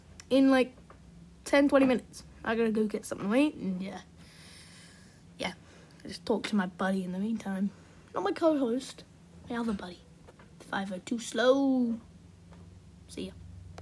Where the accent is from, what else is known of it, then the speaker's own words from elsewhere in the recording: Australia; Yeah, I'm from Australia, so all of you guys listening would probably have a different currency to me.